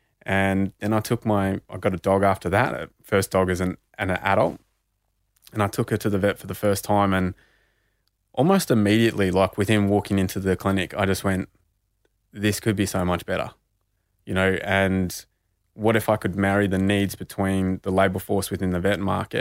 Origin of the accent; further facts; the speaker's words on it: Bendigo, Victoria, Australia; being Indigenous and growing up in Bendigo, you know, in the 90s and early 2000s